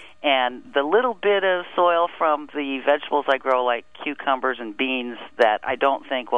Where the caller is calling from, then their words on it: Yellow Springs, Ohio, United States; I'm calling from Yellow Springs, Ohio. That's near Dayton in southwest Ohio.